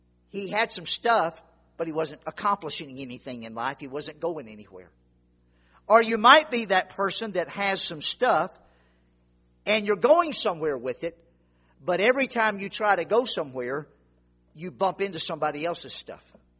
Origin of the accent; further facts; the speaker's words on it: Louisiana, United States; I grew up in Louisiana, and there was a certain bayou that my family and I fished on my entire time I was growing up.